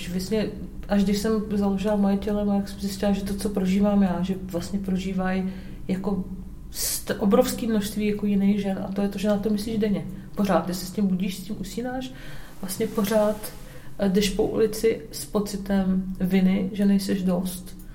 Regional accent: Algeria; now in Czech Republic; já jsem vyrostla v Alžírsku, vlastně můj táta je Sudánec, ale žili jsme v Alžírsku

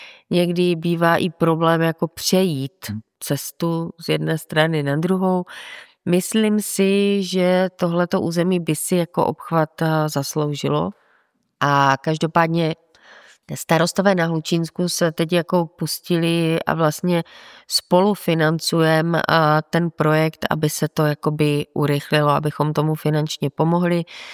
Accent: Moravian-Silesian Region, Czechia; jsem tady z Moravskoslezského kraje

